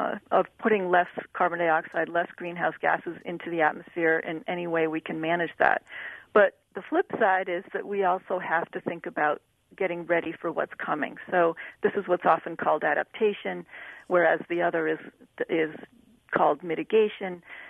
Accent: New England, United States; But, I grew up in New England where, the weather is also pretty influential in everybody's everyday lives.

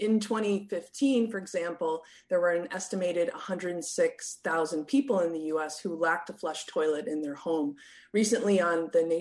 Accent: Portland, Oregon, United States; born or raised there

